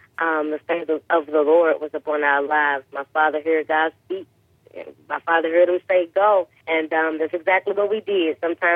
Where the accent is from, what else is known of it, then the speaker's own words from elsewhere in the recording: West Memphis, Arkansas, United States; I am originally from West Memphis, Arkansas.